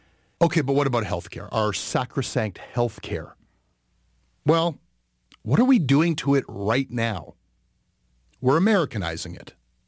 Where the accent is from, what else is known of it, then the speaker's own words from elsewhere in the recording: Canada; Thank God I'm Canadian.